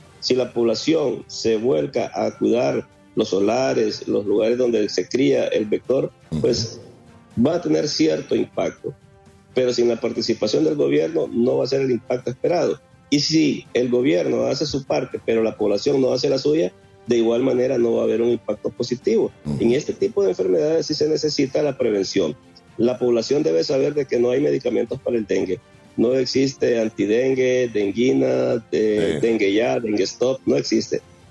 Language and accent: Spanish; Honduras; como hondureños estamos viviendo en una sociedad bastante polarizada.